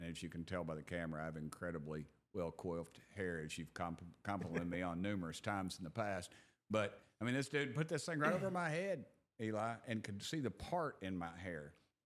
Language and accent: English; Tennessee, United States; I'm from East Tennessee, so I said